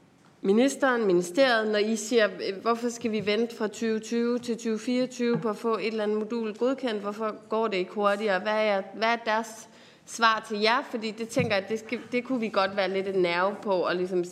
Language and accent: Danish; Capital Region of Denmark, Denmark; os som Bornholmer, hvor vi jo får en energiø